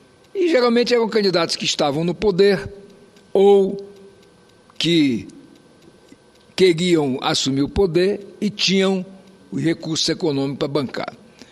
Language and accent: Portuguese; Roraima, Brazil; nós temos lá no meu estado mesmo, o município de Caiacaraí, que é maior do que alguns estados.